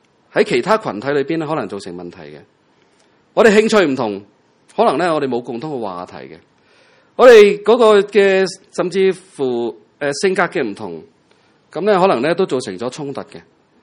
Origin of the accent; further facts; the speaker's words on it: Hong Kong; 我哋都系香港人大部分